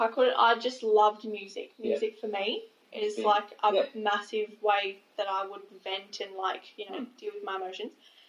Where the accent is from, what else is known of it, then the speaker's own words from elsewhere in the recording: Australia; And I wasn't into what being an Australian teenager is.